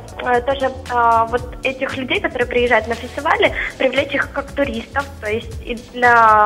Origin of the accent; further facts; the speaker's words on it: Kyiv, Ukraine; я из Киева, собственно, студентка.